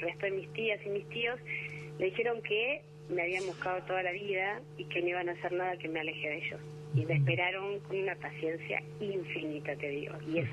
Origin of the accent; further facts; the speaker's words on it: Buenos Aires, Argentina; yo mismo crecí en Campo de Mayo cuando era, digamos, cuando funcionaba el centro clandestino, uh-huh. digamos, mi infancia en dictadura fue en ese lugar.